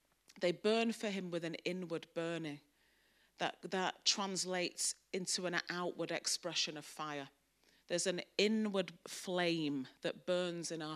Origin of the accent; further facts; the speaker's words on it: Manchester, North West England, United Kingdom; accent: Mancunian; now in London, United Kingdom; I live in London. I'm from Manchester. As you can tell, my accent is a Mancunian accent. I got called to live in London 4 years ago.